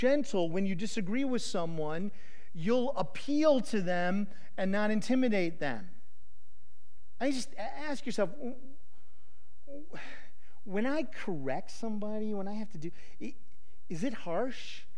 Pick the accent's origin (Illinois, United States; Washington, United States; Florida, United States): Illinois, United States; Chicago; I'm passionate. I'm from Chicago. My extended family was loud and harsh